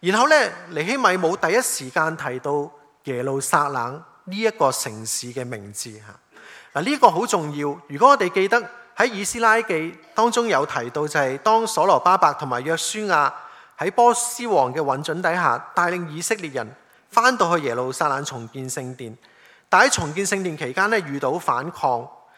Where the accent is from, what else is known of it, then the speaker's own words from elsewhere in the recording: Hong Kong; 他们知道我们从香港来的时候，他们都问香港的情况怎样啊